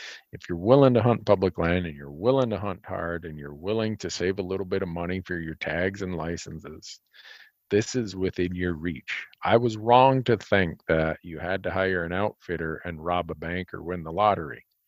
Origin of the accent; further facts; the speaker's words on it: Minnesota, United States; I thought growing up in Minnesota, where I got most of my hunting media consumption that allowed me to learn about the bigger world beyond my little town